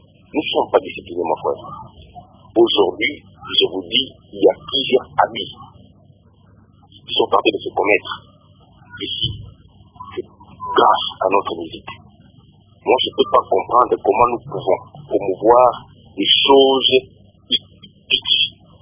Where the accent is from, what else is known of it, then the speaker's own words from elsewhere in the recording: DR Congo; Moi, je ne serai jamais Américain. Moi, je suis Congolais, je suis Africain.